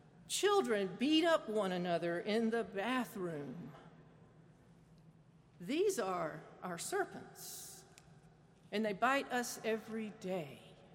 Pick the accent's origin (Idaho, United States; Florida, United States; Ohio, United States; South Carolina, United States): South Carolina, United States; moved away as an adult; now in North Carolina, United States; So I was raised in South Carolina. Up until my mid-30s, I thought the Civil War was about states' rights.